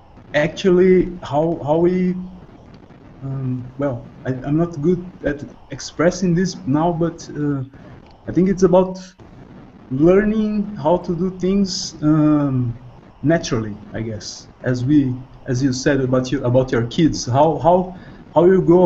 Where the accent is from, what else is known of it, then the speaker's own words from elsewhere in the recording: Brazil; English is a second language; I'm from Brazil.